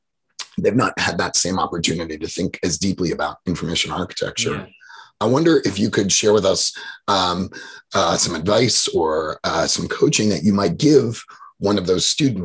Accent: Manhattan, New York, United States; And I grew up in Manhattan, and I think I learned this lesson on the streets of New York

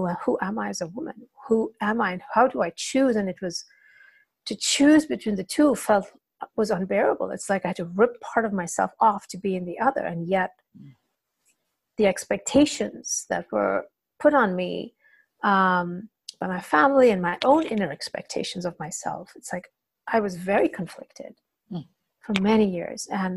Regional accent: India; culturally I'm from India, right? And that's how I grew up.

